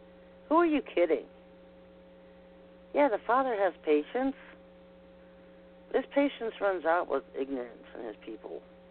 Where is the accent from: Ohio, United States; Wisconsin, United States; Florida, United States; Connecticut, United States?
Ohio, United States; This is my backyard. I grew up outside of Cleveland